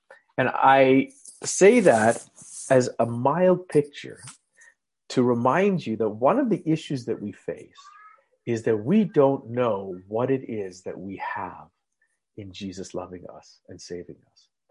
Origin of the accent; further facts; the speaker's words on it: Calgary, Alberta, Canada; also born or lived in India; I grew up in Calgary. I have not really lived anywhere else. I think for a year we were living in India, but our home was still here, at least ever since I existed anyway.